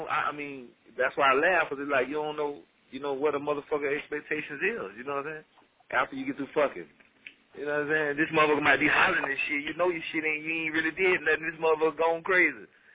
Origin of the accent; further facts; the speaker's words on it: Florida, United States; Okay, y'all know I'm from Florida.